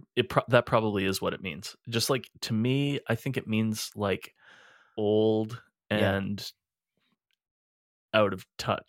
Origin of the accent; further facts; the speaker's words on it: Edmonton, Alberta, Canada; We're two chefs from Edmonton, Alberta, Canada.